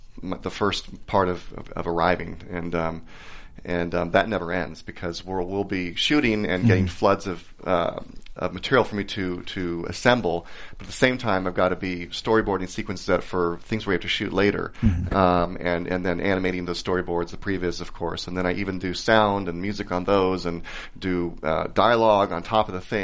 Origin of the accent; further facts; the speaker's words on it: San Jose, California, United States; because I grew up in San Jose.